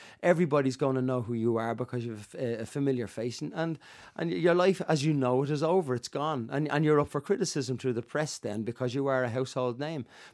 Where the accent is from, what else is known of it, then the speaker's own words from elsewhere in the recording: Dublin, Leinster, Ireland; accent: Dublin; I was like a henchman in an East London gang, with very much my Dublin accent.